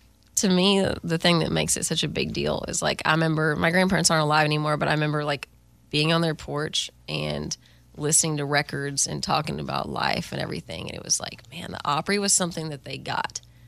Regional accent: Texas, United States; Texas is my foundation, you know. I'm also just, I feel like, one of those proud Texans, as any Texan is. But even just, like, growing up on the ranch or playing triple fiddles in a Western swing band across Texas

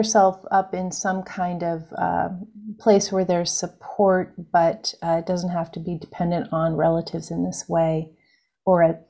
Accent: Seattle, Washington, United States; I grew up in Seattle, so, you know, may not be exactly the same now, but it's kind of gray and it's kind of wet.

